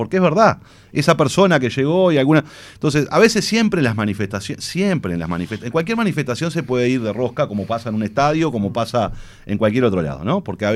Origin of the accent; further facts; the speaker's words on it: Uruguay; Pero yo del otro lado tengo dirigentes políticos que representan una porción importante de mi pueblo. Porque si están ahí es porque representan una porción importante de la sociedad uruguaya.